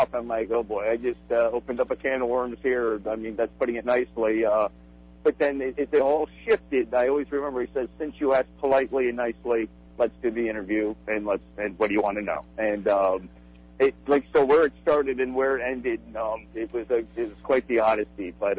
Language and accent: English; Connecticut, United States; growing up in Connecticut, about 50 miles from New York City, grew up in the New York TV market